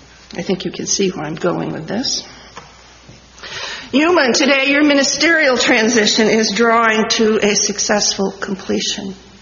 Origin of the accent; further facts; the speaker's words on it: Maine, United States; also born or lived in California; Springtime in Maine, where I grew up, doesn't really get underway fully until Memorial Day